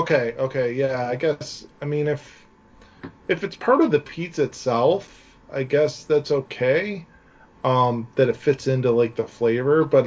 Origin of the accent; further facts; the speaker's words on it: New York, United States; So, as a New Yorker, ranch on pizza, I can't get behind that.